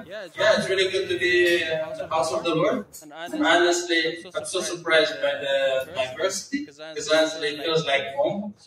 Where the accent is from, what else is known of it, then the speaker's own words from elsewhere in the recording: Moldova; English is a second language; I'm originally from Moldova.